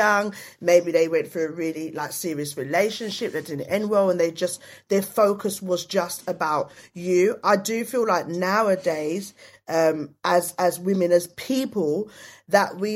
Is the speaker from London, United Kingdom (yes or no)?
yes; Hackney, London, United Kingdom; also born or lived in Waltham Forest; Yes, I was born in Hackney. I was an East London girl. I only lived in Hackney for, a few years. I did live on Pembury Estate, which was quite known, okay? And then moved out the ends and moved to Waltham Forest and grew up there